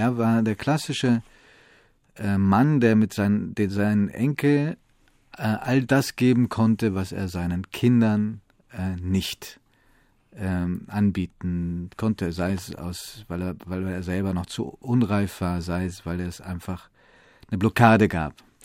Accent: Italy; Im Süden gibt es sicherlich auch Relikte davon. Da, wo ich herkomme, gibt es das in dieser Form nicht mehr.

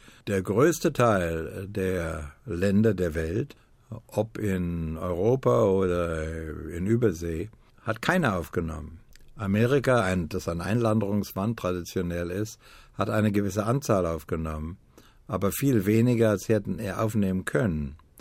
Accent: Shanghai, China; Ich bin in Shanghai groß geworden. Da wurde ich ein Erwachsener.

